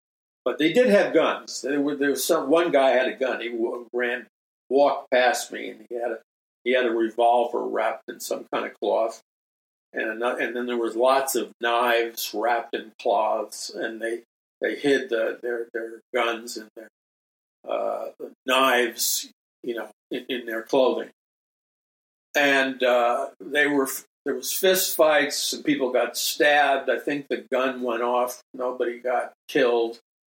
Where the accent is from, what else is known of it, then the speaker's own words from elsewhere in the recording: Queens, New York, United States; I recall the time as a young boy growing up in Queens, and this was the time of gang activities, okay?